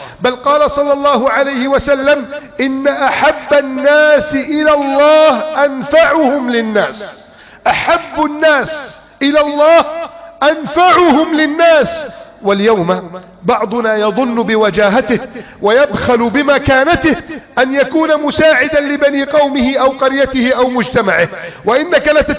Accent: Egypt; واجعل بلدنا مصر أمنا أمانا سخاء رخاء

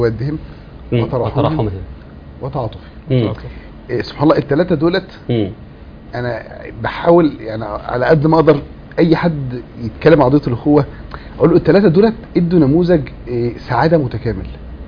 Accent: Port Said, Port Said Governorate, Egypt; كان جدي لسه عايش يعني كان احنا من بورسعيد

